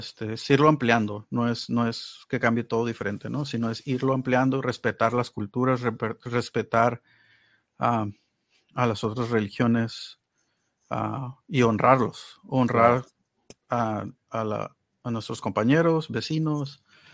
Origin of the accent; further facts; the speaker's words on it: Mexico; que es muy diferente de cómo yo crecí en México